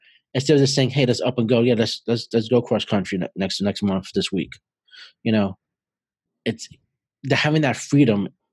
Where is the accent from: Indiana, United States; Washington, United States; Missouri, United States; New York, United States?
New York, United States; now in Atlanta, United States; I'm in Atlanta. I'm from New York.